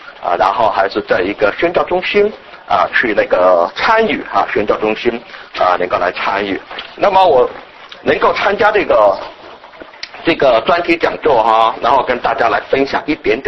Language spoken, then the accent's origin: Chinese; Beijing, China; 我是来自在北京哈，在北京牧会服事